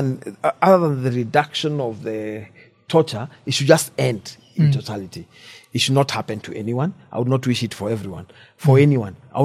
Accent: Embu, Embu County, Kenya; I've spent most of my growing up in Embu

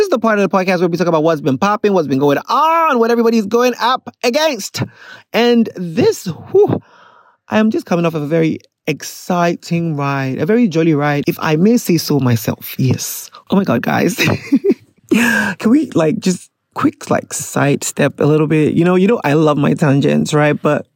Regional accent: Ghana; This is the worst time to buy gas as a Ghanaian.

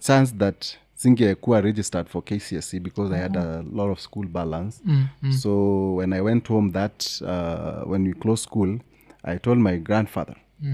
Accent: Meru County, Kenya; Because me, I grew up in the village. I come from Meru County.

